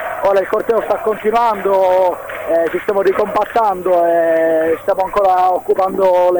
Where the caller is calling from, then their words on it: Palermo, Sicily, Italy; qui da Palermo.